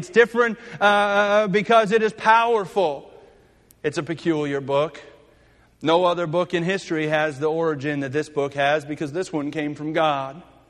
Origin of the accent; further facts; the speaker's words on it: United States; born there; I was born in America and that I was born in a Christian family.